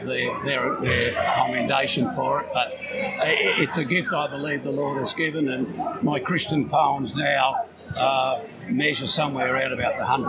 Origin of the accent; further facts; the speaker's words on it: Smithfield, Australia; We are actually from Smithfield. We're pretty local, but yep.